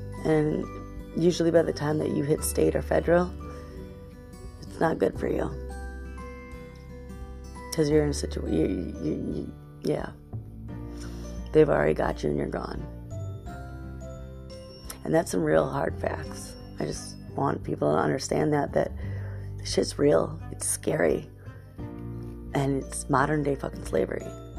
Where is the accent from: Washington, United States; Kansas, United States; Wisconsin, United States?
Wisconsin, United States; I'm from Wisconsin.